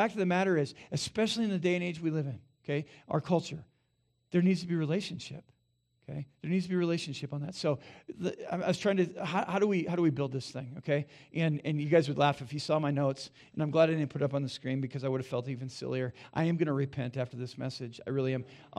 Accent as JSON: {"language": "English", "town": "Durango", "region": "Colorado", "country": "United States", "said": "I'm from Durango."}